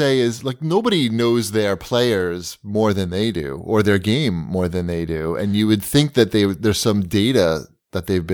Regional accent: New York, United States; But you know, I'm from New York. I'm a fast walker too.

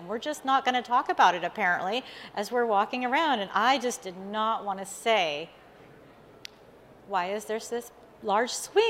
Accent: California, United States; moved away as an adult; now in Florida, United States; I'm originally from California. I lived there most of my life and then moved to Florida just a couple years ago.

